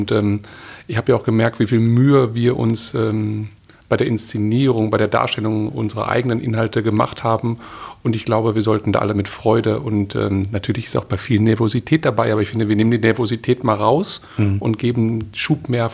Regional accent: North Rhine-Westphalia, Germany; Ruhrgebiet ist meine Heimat.

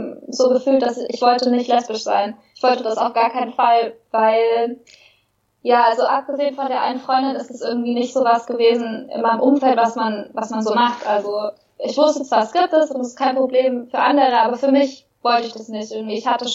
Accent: Bavaria, Germany; ich bin in Oberbayern groß geworden, in einem kleinen Dorf.

